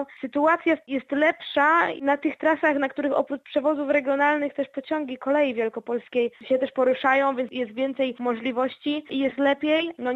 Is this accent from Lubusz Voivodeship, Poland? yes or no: no; Międzychód, Greater Poland Voivodeship, Poland; pochodzę z Międzychodu, to jest 80 kilometrów